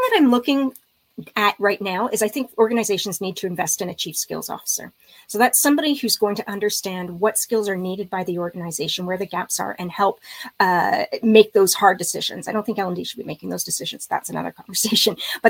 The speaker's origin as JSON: {"language": "English", "country": "Canada", "said": "being Canadian"}